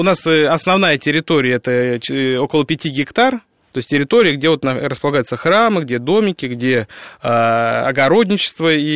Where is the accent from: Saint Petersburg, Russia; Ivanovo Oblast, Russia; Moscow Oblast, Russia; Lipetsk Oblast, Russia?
Moscow Oblast, Russia; Krasnogorsk; born there; Я родился в Красногорске, не в Москве.